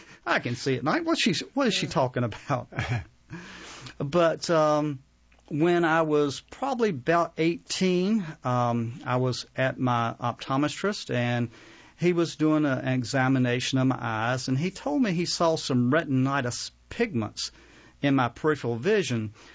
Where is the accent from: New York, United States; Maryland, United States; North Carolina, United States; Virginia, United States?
North Carolina, United States; Henderson; I grew up in Henderson, North Carolina, which is about an hour north of Raleigh.